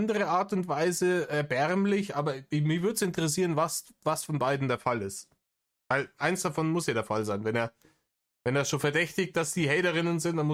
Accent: West Germany, Germany; ich bin im Westen aufgewachsen, da war das tabu, ne?

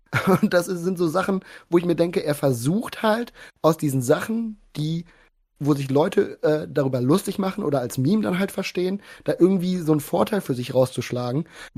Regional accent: Bavaria, Germany; accent: Franconian; meinem fränkischen Dialekt oder irgendwie sowas.

